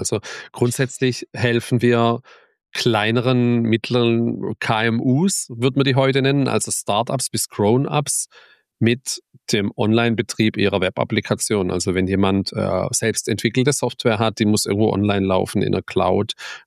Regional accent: Heilbronn, Baden-Württemberg, Germany; Da konnte man bei uns in Heilbronn sogar donnerstags feiern gehen.

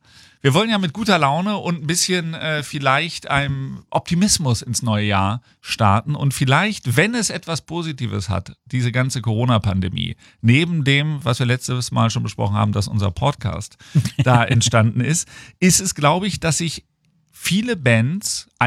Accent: Hanover, Lower Saxony, Germany; Ich bin ja Hannoveraner

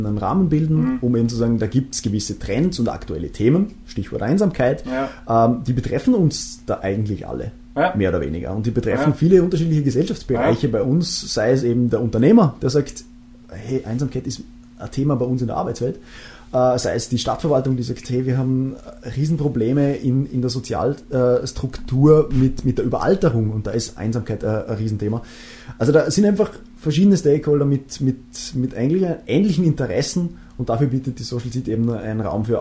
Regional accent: Vorarlberg, Austria; moved away as an adult; now in Vienna, Austria; ich bin ursprünglich aus Vorarlberg, bin nach Wien gekommen, wie so viele für ihr Studium

